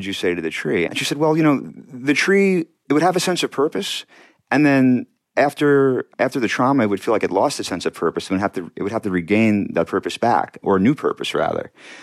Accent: Brooklyn, New York, United States; also born or lived in Long Island; My family was living on Long Island at the time. We had moved there a few years prior from Brooklyn, where I grew up.

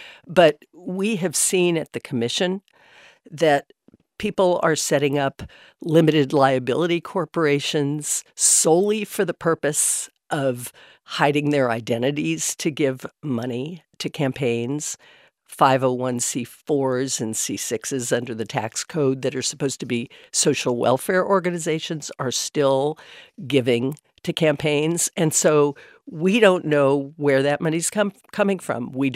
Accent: California, United States; is leave and go back to my home state of California

